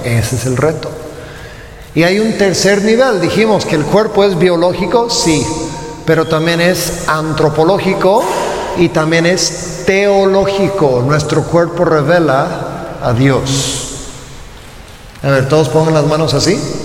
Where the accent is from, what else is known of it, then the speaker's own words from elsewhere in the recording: Louisiana, United States; Spanish is a second language; soy de Luisiana